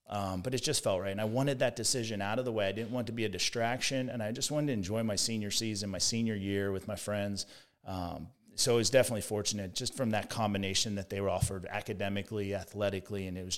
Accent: Pennsylvania, United States; Growing up outside Philadelphia, like we ran for anyone listening that knows football, we ran a wing tee offense.

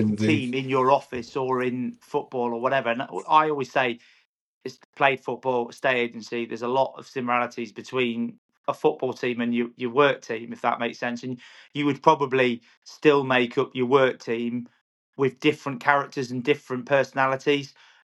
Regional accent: East Midlands, United Kingdom; like, where are you from? And you'd say, Lincolnshire, and they'd say, oh, is that in England? And I'd say, yeah, it is in England.

